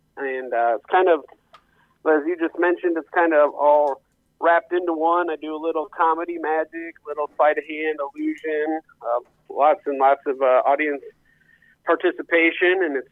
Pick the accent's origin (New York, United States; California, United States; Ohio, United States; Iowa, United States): Iowa, United States; Muscatine; I was born and raised in Muscatine, Iowa.